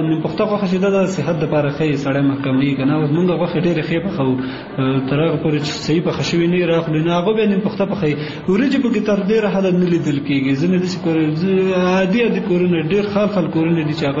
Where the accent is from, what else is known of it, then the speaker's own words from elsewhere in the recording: Kunar, Afghanistan; زه اصلا د کونړ ولایت اوسیدونکی یم ګورم ما په نورستان کې وخت هم تیر کړی